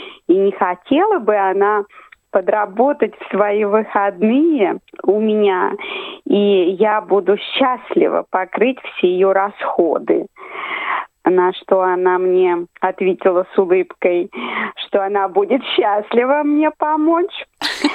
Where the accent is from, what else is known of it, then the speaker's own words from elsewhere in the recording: Ivanovo Oblast, Russia; moved away; also born or lived in Moscow / Italy; Я помню, когда я переезжала из Ивановской области в Москву, я с удивлением для себя открыла, что в Москве не говорят на «о».